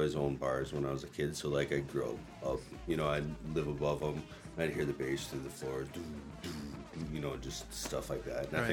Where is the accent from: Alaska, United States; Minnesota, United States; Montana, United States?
Minnesota, United States; Monticello; I'm from Monticello, Minnesota.